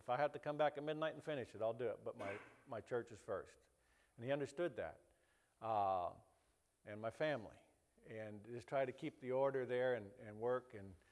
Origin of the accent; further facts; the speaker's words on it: Bria, Central African Republic; our main church there where I was raised in Bria